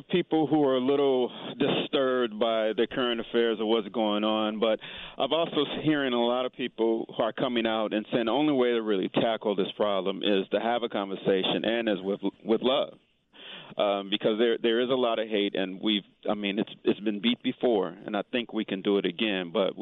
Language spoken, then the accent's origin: English; Chicago, Illinois, United States; born there; I'm not either. I was born in Chicago, but my mom is.